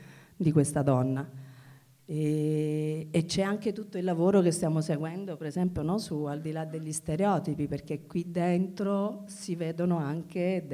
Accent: Apulia, Italy; now in Rome, Italy; Io sono pugliese e quando mi sono trasferita a Roma

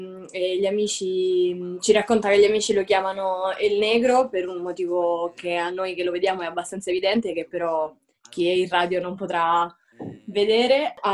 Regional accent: Ostia, Lazio, Italy; sono originaria di Ostia. Sono fondamentalmente una viaggiatrice e son tornata nel mio territorio dopo tantissimi anni di assenza

